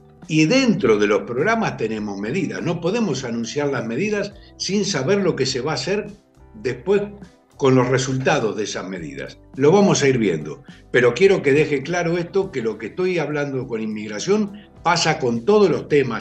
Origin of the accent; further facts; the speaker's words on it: Argentina; moved away; como argentino, aunque esté lejos, lo siento en el alma, como cualquier argentino que está ahí o que está afuera